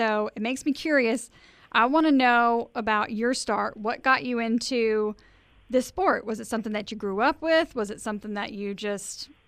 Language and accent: English; Mississippi, United States; I grew up in Mississippi, so I get it.